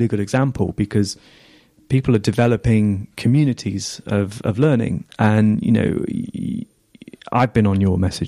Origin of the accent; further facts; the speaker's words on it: England, United Kingdom; accent: northern; I don't think my accent is that strong anymore, but every now and again, somebody who's not really used to a northern accent will pick up on it like you have.